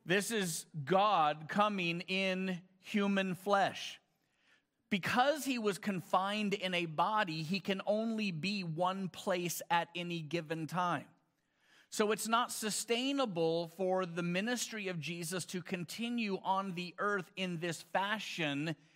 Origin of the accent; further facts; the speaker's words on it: Colorado Springs, Colorado, United States; I am from Colorado Springs.